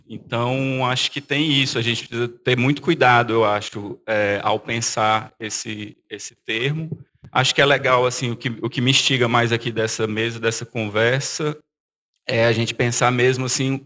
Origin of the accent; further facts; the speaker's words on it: Ceará, Brazil; Eu sou do Ceará e obviamente, os custos para filmar no Ceará não são os mesmos para filmar em São Paulo ou no Rio de Janeiro